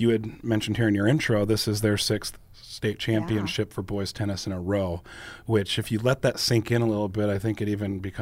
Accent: Sioux Falls, South Dakota, United States; I grew up in Sioux Falls, so we would at times have different practices and things like that for whatever sport might be over in that McKinnon area

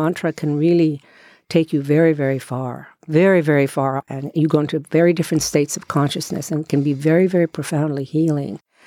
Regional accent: Israel; first language Hebrew; English is a second language; I'm originally from Israel, and my language is Hebrew.

